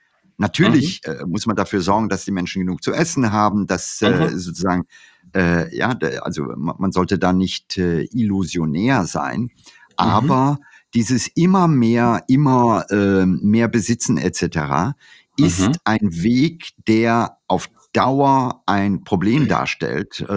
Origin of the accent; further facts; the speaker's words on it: India; Ich habe meine Kindheit in Indien verlebt